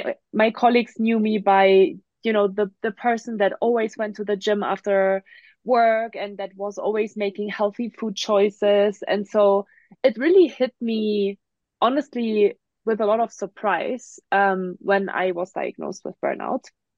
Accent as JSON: {"language": "English", "country": "Germany", "second_language": "English", "moved": "yes", "said": "So I always start by saying that I'm originally from Germany. That's why I have an accent."}